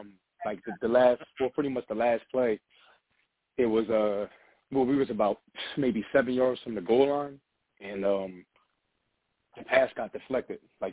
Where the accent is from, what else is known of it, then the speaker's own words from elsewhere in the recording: Camden, New Jersey, United States; I'm from Camden myself, so, you know.